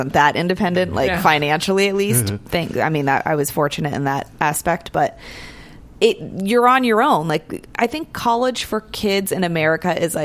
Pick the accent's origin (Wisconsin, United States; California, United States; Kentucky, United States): California, United States; San Francisco; But it was fun growing up in San Francisco, being, you know, in a kind of like a suburban area, but having the likes of the city like 10 minutes away.